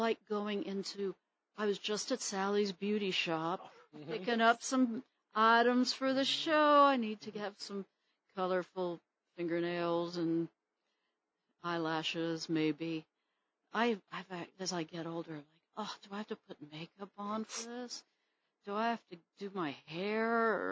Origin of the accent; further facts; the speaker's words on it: California, United States; one reason I constantly come back to my home state, a big reason we got a place in Joshua Tree 18 years ago